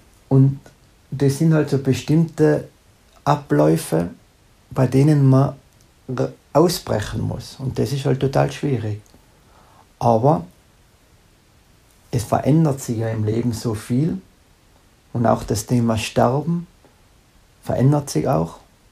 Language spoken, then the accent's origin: German; Nassereit, Tyrol, Austria; wie man bei uns in Tirol sagt, grüß dich. … komme aus dem schönen Tirol, genau aus Nassereit. Das ist eine kleine Gemeinde in der Nähe vom Fernpass.